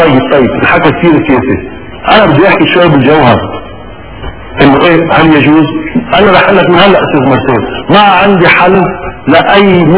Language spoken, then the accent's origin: Arabic; Lebanon; انا مواطن لبناني عادي … ما لي علاقة بالسياسة.